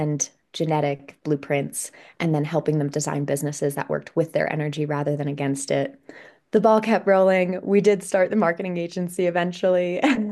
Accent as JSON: {"language": "English", "region": "New York", "country": "United States", "said": "I'm from New York originally, and I had this big idea of working in Manhattan in the publishing industry"}